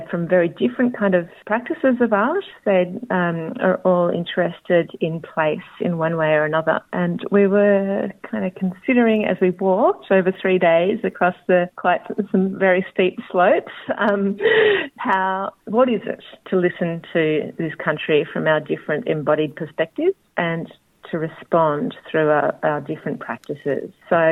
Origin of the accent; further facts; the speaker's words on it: Ferntree Gully, Victoria, Australia; born there; also born or lived in Melbourne; I was born actually in Ferntree Gully in the foothills of the Dandenongs, which is Korowarabul in Woiwurrung language.